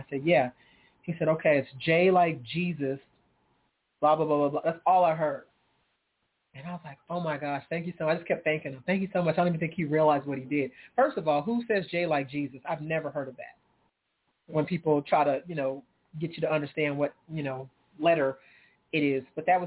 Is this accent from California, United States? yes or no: yes; California, United States; moved away as an adult; now in Texas, United States; remember before I moved out here to Texas, because just some background on me being from California, I'm from California. I had no plans to ever leave California, ever.